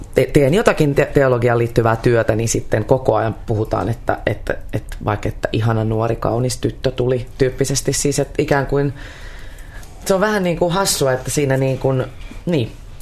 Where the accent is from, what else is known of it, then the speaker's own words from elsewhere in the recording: Helsinki, Uusimaa, Finland; Mä oon ihan täältä pääkaupungista